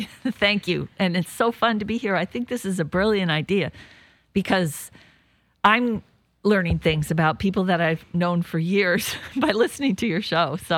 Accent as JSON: {"language": "English", "town": "Spokane", "region": "Washington", "country": "United States", "tie": "born or raised there", "said": "Yeah, I grew up in Spokane, Washington, which I always call the Midwest because it's so different. It's the same state, but it's just completely different than the West Side."}